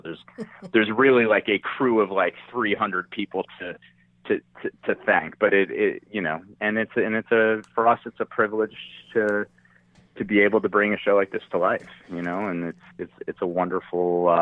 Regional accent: New York City, New York, United States; I was always that way when I grew up in New York City

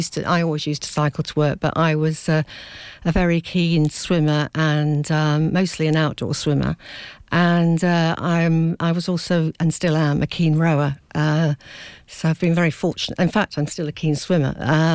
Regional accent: Cambridge, East of England, United Kingdom; we're all from Cambridge, and a total mixture.

